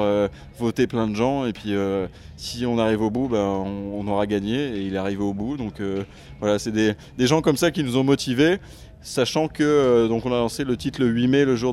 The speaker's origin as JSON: {"language": "French", "town": "Arras", "region": "Hauts-de-France", "country": "France", "said": "Alors oui, on est du Rillé. Donc l'arrière-gare arrageoise. Et non, en fait, on s'est retrouvés là... en tant qu'arrageois"}